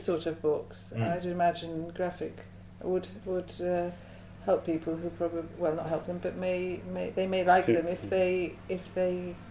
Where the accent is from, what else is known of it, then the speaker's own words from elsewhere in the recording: England, United Kingdom; also born or lived in Poland; We had some funny experiences being English, living there, and with our visas and so on.